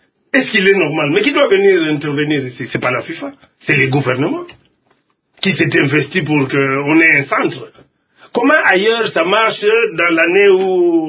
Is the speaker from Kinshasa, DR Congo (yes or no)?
no; Mbuji-Mayi, Kasaï-Oriental, DR Congo; Mais moi, je viens de Mbujimayi.